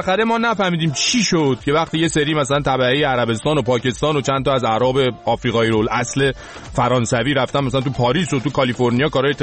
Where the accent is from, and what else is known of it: Iran